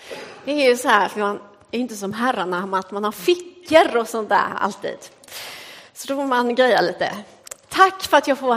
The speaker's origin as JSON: {"language": "Swedish", "region": "Småland", "country": "Sweden", "moved": "yes", "said": "När jag flyttade hit ifrån Småland då"}